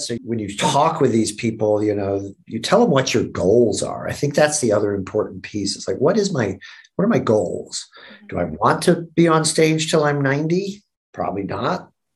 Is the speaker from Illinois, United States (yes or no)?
no; Atlanta, Georgia, United States; I grew up in Atlanta.